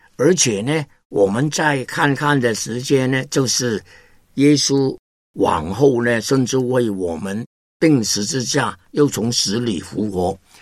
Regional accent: Hong Kong; Chinese is a second language; 我是香港人呢，在内地呢没有那个亲戚朋友啊，普通话那个时间我也是真的不懂啊，现在都不懂啊。那我就在呢1969年去了芝加哥念差传。

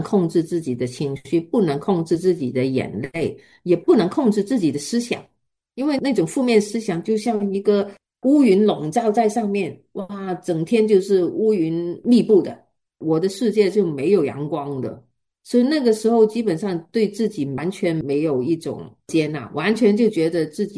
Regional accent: China; moved away; 我们从中国移民过来

